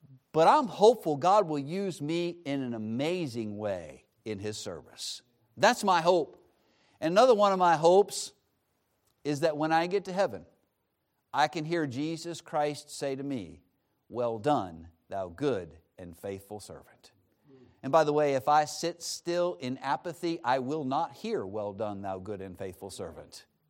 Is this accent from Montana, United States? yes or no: no; York, Pennsylvania, United States; It's a great place. I was born in York Hospital. I grew up in York.